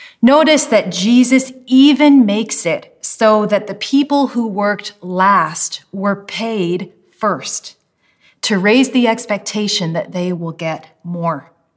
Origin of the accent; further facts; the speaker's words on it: Washington, United States; moved away as an adult; now in Canada; I'm actually American. I grew up in Washington State, and I didn't move to Canada until 2003 when I went to grad school.